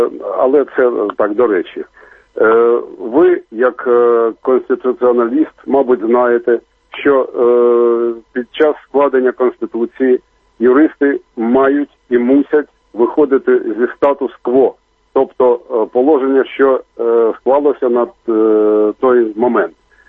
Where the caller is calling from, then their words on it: Kharkiv, Kharkiv Oblast, Ukraine; я з Харкова.